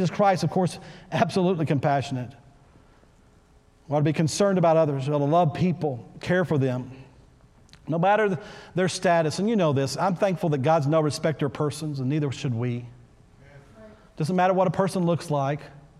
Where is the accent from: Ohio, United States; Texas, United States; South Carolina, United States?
Texas, United States; I'm from Texas. You wave at people, people.